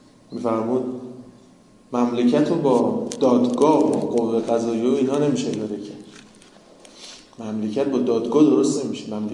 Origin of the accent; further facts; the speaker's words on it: Tehran, Tehran Province, Iran; افتخارم میکنیم هر جا میریم میگیم ما تهرانی هستیم